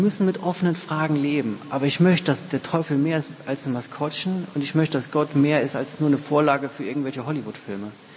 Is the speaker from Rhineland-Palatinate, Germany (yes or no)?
yes; Rhineland-Palatinate, Germany; Ich komme aus der Pfalz, aus dem Hunsrück